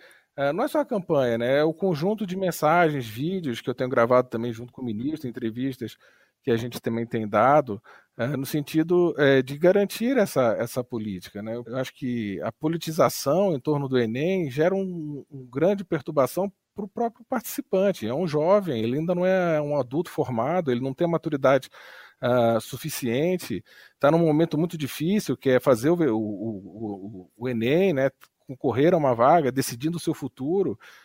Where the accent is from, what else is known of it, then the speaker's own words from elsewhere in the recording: Brasília, Federal District, Brazil; sou de Brasília